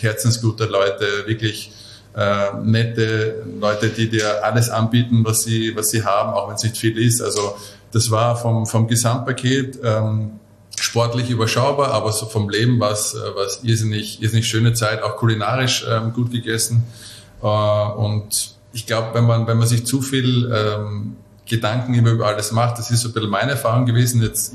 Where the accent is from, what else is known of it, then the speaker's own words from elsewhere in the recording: Lower Austria, Austria; ich bin in Vorort vor Mödling groß geworden